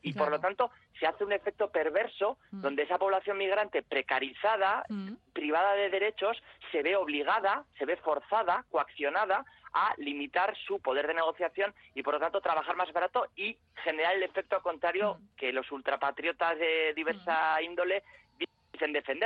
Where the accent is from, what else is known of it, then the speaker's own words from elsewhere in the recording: Bilbao, Basque Country, Spain; como bilbaíno tenemos una larga tradición de relación con Inglaterra y con el Reino Unido